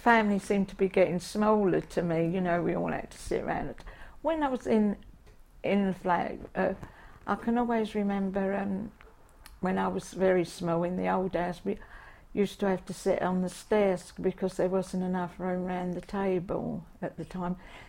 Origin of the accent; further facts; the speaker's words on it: Bermondsey, London, United Kingdom; born there; I was born in Bermondsey, in an old little old town, run down house in off a little turning called Arnold's Place at Dockhead. And I'm 83 now.